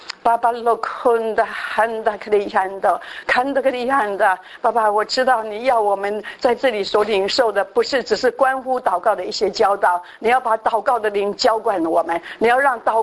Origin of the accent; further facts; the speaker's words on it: China; 然后我们中国人有一句话说穷极呼天